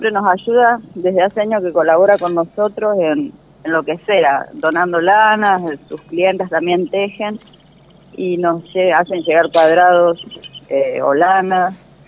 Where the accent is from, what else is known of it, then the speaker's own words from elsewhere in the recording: Fray Luis Beltrán, Santa Fe, Argentina; Yo soy de Félix Beltrán